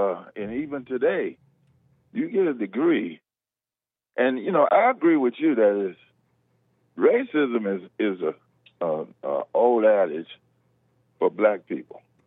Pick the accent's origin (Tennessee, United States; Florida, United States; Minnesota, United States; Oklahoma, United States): Tennessee, United States; okay, because I'm from Tennessee, right?